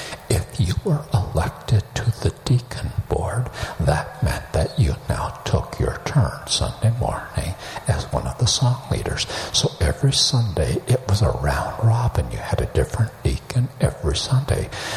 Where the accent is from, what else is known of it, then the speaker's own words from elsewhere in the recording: Canada; now in United States; I was born in Canada, raised initially in Canada, then moved to the United States.